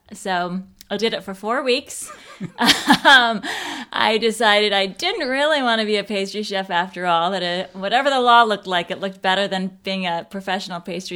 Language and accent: English; Boston, Massachusetts, United States; I am. He is not.